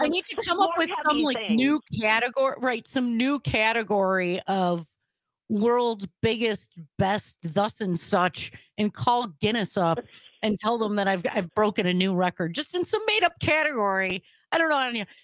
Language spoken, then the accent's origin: English; Wisconsin, United States; you're never going to miss the fact that I'm from Wisconsin when I tell people